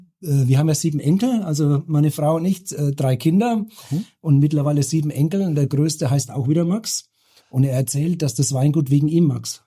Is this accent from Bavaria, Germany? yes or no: yes; Bavaria, Germany; Ich komme ja aus Franken, aus der Nähe von Würzburg.